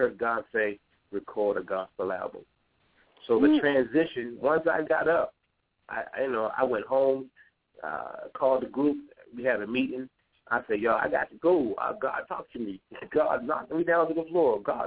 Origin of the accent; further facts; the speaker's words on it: Boston, Massachusetts, United States; I come from Boston, Massachusetts.